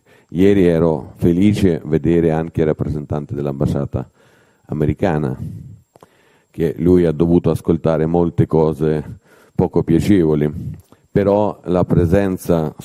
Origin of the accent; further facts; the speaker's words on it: Ukraine; Italian is a second language; io ucraino devo convincere esperti italiani che non abbiamo ancora perso la guerra